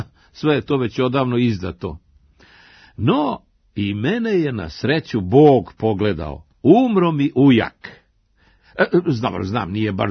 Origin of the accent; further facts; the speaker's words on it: Belgrade, Serbia; born there; Mi smo rođeni u Beogradu, što znači da smo rođenjem uskraćeni za jedno od najvećih srpskih dostignuća, dolazak u Beograd.